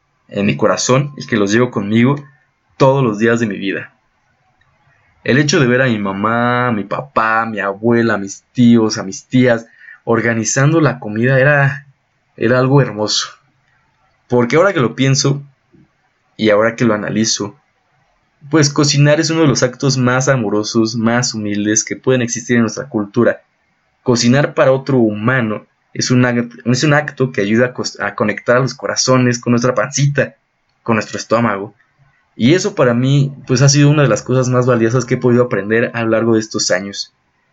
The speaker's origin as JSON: {"language": "Spanish", "country": "Mexico", "said": "todas las tradiciones que vamos jalando con el paso del tiempo como mexicanos"}